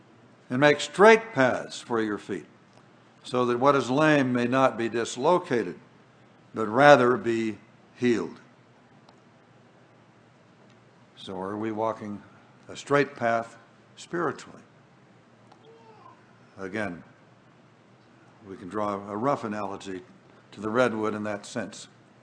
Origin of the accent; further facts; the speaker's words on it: Oregon, United States; are there any redwoods that are in Oregon, my home state?